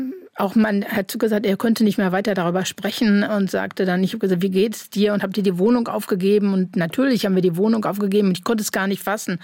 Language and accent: German; North Rhine-Westphalia, Germany; Ich bin im Ruhrgebiet aufgewachsen